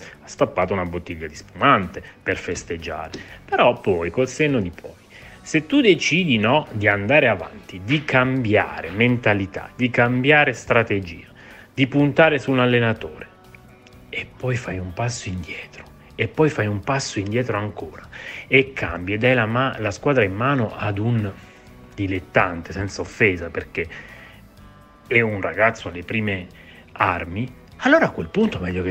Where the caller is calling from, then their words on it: Reggio Emilia, Emilia-Romagna, Italy; da Reggio Emilia.